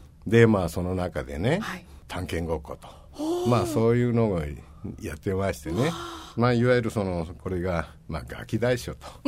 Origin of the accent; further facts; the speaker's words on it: Oita, Japan; まあ私は高校までは大分県の高校出身なんですけどね